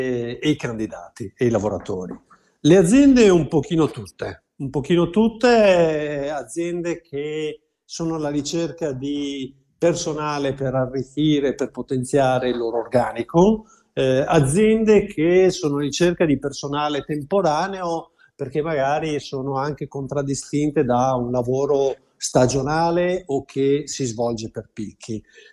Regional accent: Veneto, Italy; accent: Venetian; si sentirà dall'accento che sono veneto

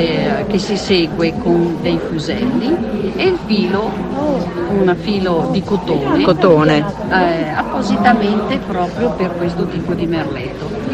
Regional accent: Cantù, Lombardy, Italy

